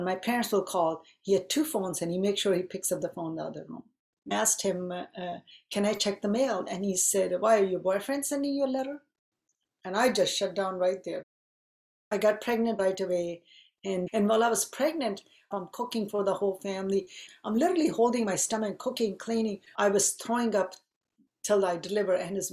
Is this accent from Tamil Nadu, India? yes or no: no; Punjab, India; So my mother was into South Indian culture, even growing up in Punjab. We grew up very liberal, very different.